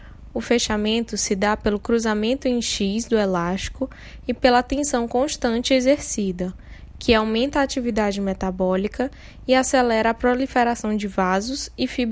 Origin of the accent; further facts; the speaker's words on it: São Luís, Maranhão, Brazil; sou de São Luís, no Maranhão